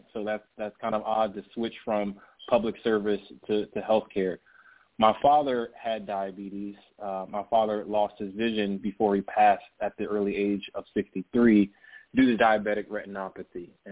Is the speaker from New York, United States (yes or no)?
no; SeaTac, Washington, United States; I grew up in SeaTac, Seabridge Court, and the closest grocery store was a corner store, and there's no fresh produce there.